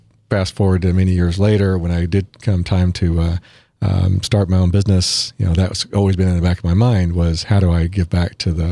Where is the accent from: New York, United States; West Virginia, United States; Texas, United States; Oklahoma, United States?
Oklahoma, United States; my background is I grew up in Oklahoma and, you know, just with being the youngest, we're literally on food stamps.